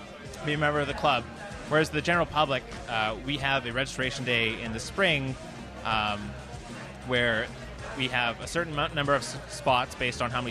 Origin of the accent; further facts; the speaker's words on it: Edmonton, Alberta, Canada; I'm from Edmonton, and when I came to UBC